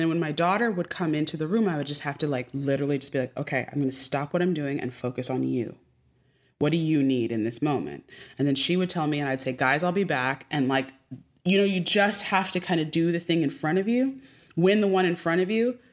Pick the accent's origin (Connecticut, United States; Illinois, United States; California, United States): Connecticut, United States; Westport; I grew up in Westport, Connecticut. No one was, it was like 35% Jewish.